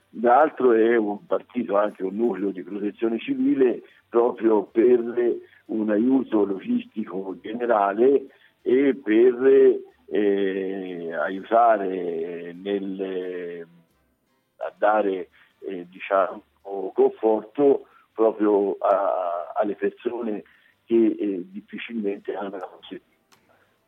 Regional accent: Siena, Tuscany, Italy; Io sinceramente da senese

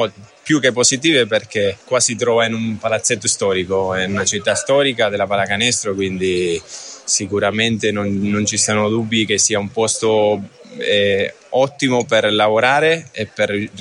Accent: Argentina; Penso come argentino, come tutti gli argentini

